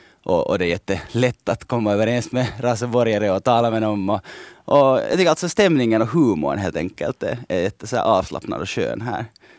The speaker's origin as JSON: {"language": "Swedish", "town": "Helsinki", "region": "Uusimaa", "country": "Finland", "tie": "born or raised there", "also_born_or_lived": "Espoo", "said": "jag är alltså ursprungligen från Esbo, och sen har jag bott i Helsingfors sen jag var 10."}